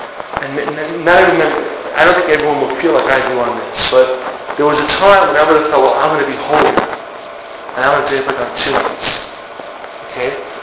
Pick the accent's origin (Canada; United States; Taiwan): United States; New York; When we were growing up in New York, and we still do this